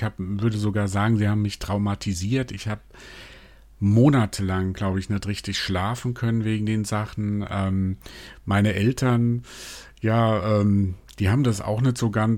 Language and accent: German; Mainz, Rhineland-Palatinate, Germany; 68 geboren und ich kann mich noch gut erinnern, wie es damals, ich bin in Mainz groß geworden